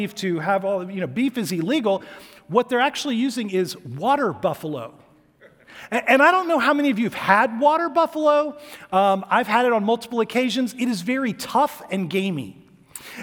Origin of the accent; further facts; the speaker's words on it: Atlanta, Georgia, United States; Like, I'm from Atlanta. We know that Coke is a little better than Pepsi.